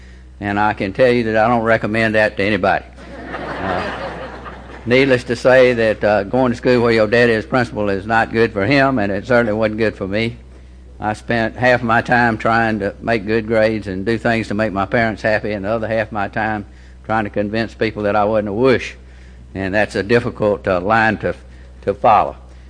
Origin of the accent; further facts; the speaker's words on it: Columbus, Georgia, United States; born there; I was born in Columbus, Georgia on July 31st, 1935. I just celebrated my 70th birthday